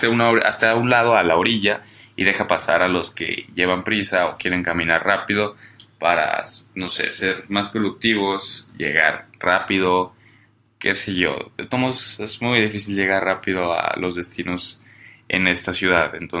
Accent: Guadalajara, Jalisco, Mexico; soy de Guadalajara, otra ciudad

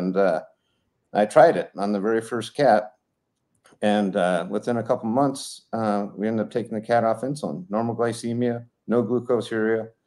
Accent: Colorado, United States; moved away as an adult; also born or lived in Alaska; now in Rochester, United States; but I'm from Colorado. I graduated from Colorado State in 1994. I practiced in Alaska for a couple years where I did large and small animal. And then moved to Rochester, Minnesota, where I've been for the last 26 years.

